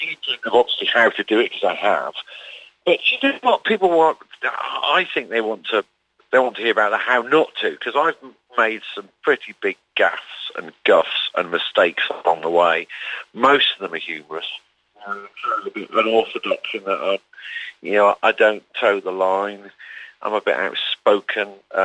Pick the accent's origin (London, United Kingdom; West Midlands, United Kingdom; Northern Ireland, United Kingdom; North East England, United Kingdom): North East England, United Kingdom; Newcastle; I was brought up in Newcastle